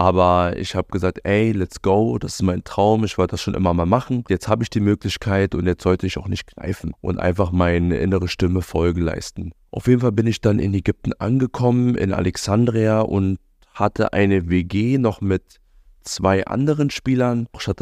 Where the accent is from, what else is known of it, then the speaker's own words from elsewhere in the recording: Berlin, Germany; war weg von meiner Heimat Berlin.